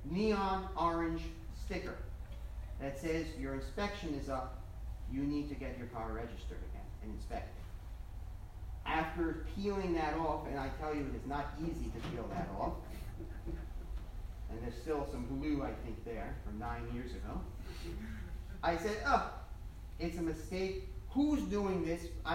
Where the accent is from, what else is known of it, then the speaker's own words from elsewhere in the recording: New Jersey, United States; moved away as an adult; now in Texas, United States; And I, growing up in New Jersey for 25 years, was under the assumption it's every 2 years. Because in New Jersey, it's every 2 years you have to register your car.